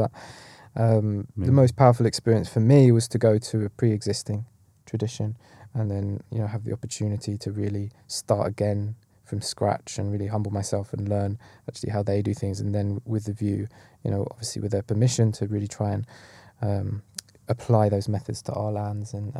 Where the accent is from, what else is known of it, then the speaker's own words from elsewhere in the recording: London, United Kingdom; when I was growing up in North London, I never came from a spiritual background or a religious background.